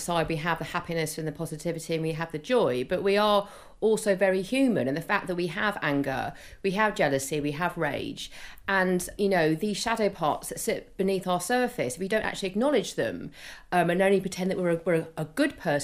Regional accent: United Kingdom; And we're British, Josephine, and we have a great, you know, we are cynical and we are questioning

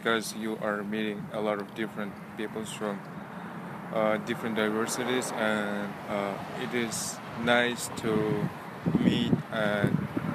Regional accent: Kyrgyzstan; English is a second language; now in United States; I'm from Kyrgyz Republic.

